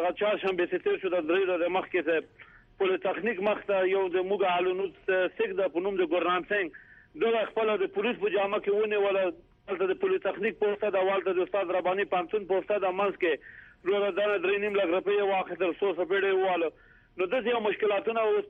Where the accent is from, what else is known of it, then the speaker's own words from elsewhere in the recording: Afghanistan; ما هم انسان هستیم، افغان هستیم، تذکره ما از افغانستان هستیم،